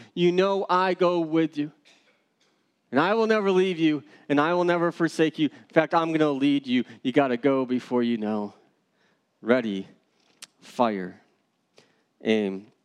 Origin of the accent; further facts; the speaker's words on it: United States; And I'm an American, though, so I have all these questions going through my mind.